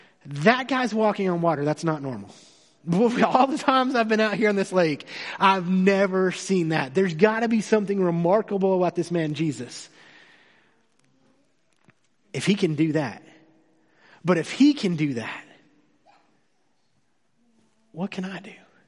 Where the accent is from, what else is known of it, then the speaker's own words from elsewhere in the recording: Florida, United States; I grew up in Florida. I'm a Florida boy through and through. I was born on the west coast of Florida, and then I spent most of my high school life on the east coast of Florida